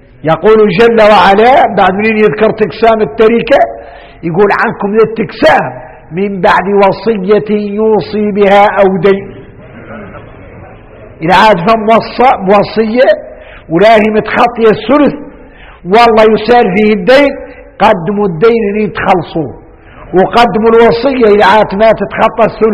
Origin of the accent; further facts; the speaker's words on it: Mauritania; واحنا موريتاني عندنا